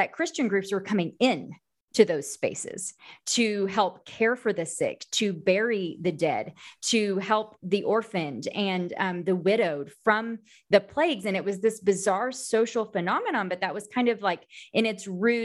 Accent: United States; now in Texas, United States; I identify as evangelical and I'm American. I'm in the South. I'm in the Bible Belt. I'm in Texas.

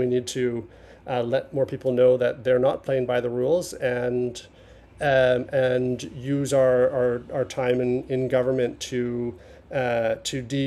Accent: Canada; Well, I grew up in Canada and went to one of the good things

